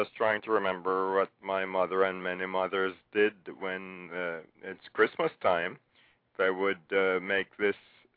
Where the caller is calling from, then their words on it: New York, United States; in the Bronx.